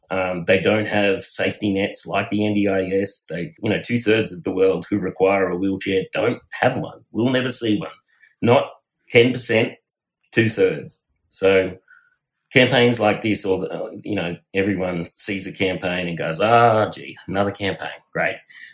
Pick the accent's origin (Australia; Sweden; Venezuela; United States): Australia; Bathurst, New South Wales; So I grew up just outside of Bathurst